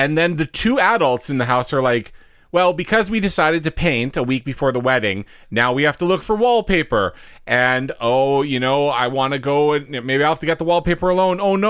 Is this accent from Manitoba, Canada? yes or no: yes; Winnipeg, Manitoba, Canada; So, like, Moors for me growing up in Winnipeg was in a mall.